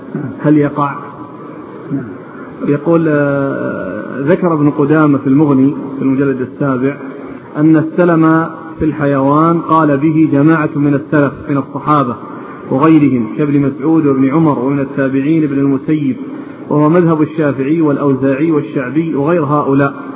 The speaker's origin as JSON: {"language": "Arabic", "country": "Saudi Arabia", "said": "العملة الموجودة الآن مثل عندنا في السعودية"}